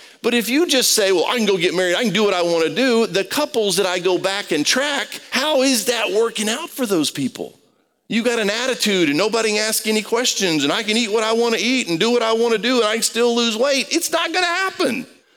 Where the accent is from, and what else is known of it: Brazil; born or raised there; moved away